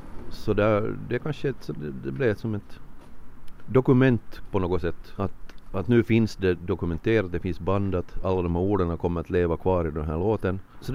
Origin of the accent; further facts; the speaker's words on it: Karis, Uusimaa, Finland; Karis är nog min hemstad. Här har jag nog varit nästan hela livet. Jag är född i Puhu, men sen har jag nog varit Karisbo hela livet, kan man nog säga.